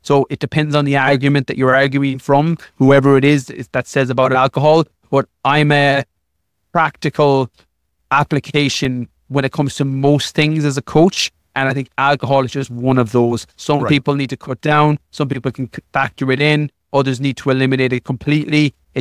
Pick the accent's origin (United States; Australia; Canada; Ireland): Ireland; like I'm Irish, there's no avoiding it to some degree.